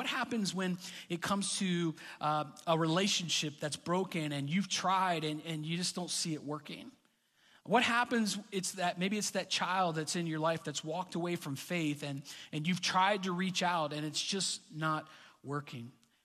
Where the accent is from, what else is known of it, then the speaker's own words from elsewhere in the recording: Montana, United States; I mean, we're from Montana, so New Hampshire mountains are hills compared.